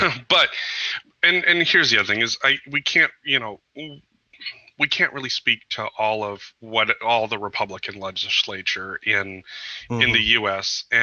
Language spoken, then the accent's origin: English; Montana, United States; I mean, in where I grew up in Eastern Montana, we had this, you know, it was MDU and it was a cold-fired plant.